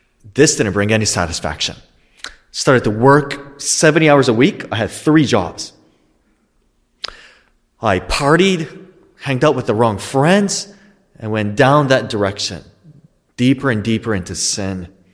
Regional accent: Japan; English is a second language; I was born in Japan.

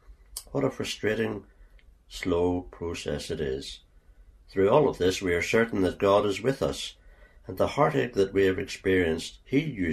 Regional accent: Lisburn, Northern Ireland, United Kingdom; also born or lived in South Africa; Although I am from Lisburn, our last home in South Africa was in a rural area quite similar to Strahd.

